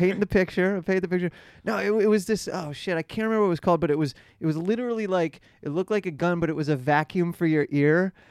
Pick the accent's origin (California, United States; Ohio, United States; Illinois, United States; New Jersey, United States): Ohio, United States; now in New York, United States; So when someone asks, like, where are you from? I say New York now.